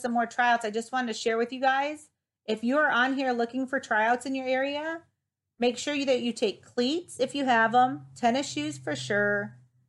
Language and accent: English; Toledo, Ohio, United States; because it had a similar zip code to my hometown of Toledo, Ohio. Shout out for Toledo.